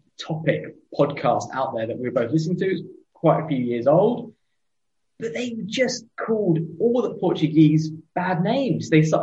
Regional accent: United Kingdom; two British white middle-class males

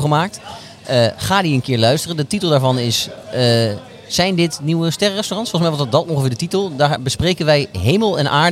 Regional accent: Utrecht, Netherlands; Vinden wij daar wat van als Utrechters?

